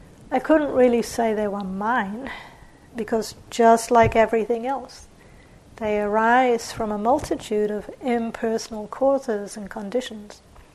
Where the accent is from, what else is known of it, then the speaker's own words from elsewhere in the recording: England, United Kingdom; also born or lived in New Zealand; So for example, I grew up in England and New Zealand.